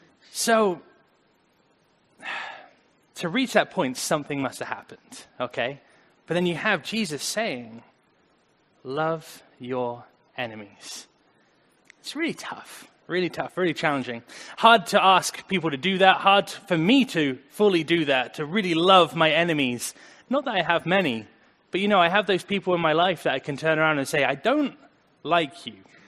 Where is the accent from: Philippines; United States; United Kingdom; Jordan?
United Kingdom; England; Something I'm particularly proud about being English is the respect level for that type of thing.